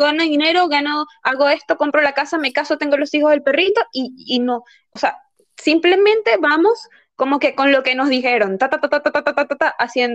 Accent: Venezuela; moved away; porque yo me fui de Venezuela y él estaba allá

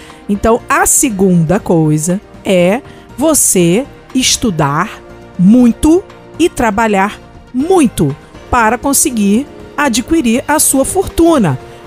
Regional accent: Rio de Janeiro, Brazil; Principalmente lá na sociedade lá do Rio de Janeiro, que é de onde eu venho.

